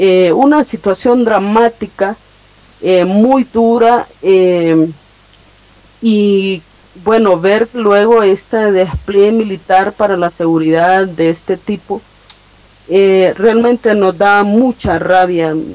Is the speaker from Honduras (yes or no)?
yes; Honduras; nosotros como pueblo hondureño tenemos que llegar un día